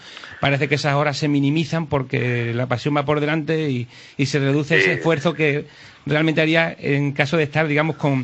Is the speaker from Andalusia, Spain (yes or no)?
no; Extremadura, Spain; Pues nada, somos extremeños